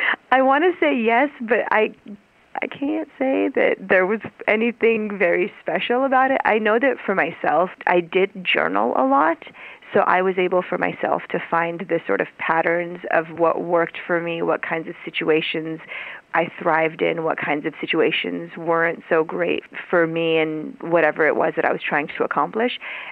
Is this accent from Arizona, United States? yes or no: yes; Arizona, United States; also born or lived in Iran; because I came from Iran, and I ended up in Arizona, which is, I feel like it's a unique place to grow up.